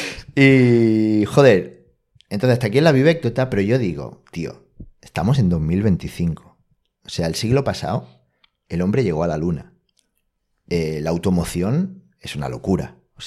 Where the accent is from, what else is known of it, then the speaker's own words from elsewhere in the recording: Balearic Islands, Spain; nosotros somos de Mallorca. ¿Vale? Para los que sean de fuera de España, nosotros estamos en una isla.